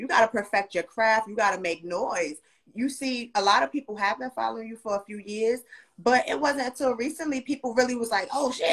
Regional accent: Bronx, New York, United States; Listen, I'm from the Bronx, so we're going to keep it official, all right?

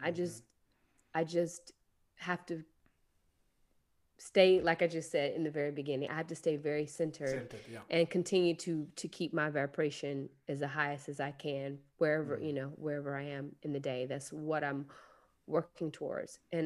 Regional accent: the South, United States; I grew up in the South, so I've seen it all.

